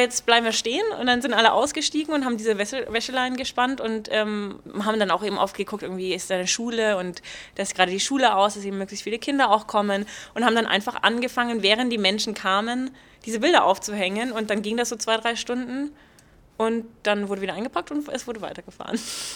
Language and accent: German; Nuremberg, Bavaria, Germany; Eigentlich, weil ich ja bin ja selber Nürnbergerin.